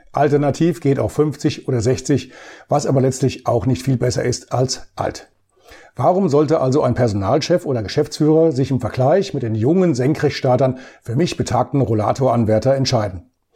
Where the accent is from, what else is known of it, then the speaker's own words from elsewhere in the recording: Bad Orb, Hesse, Germany; in meiner Heimatstadt Bad Orb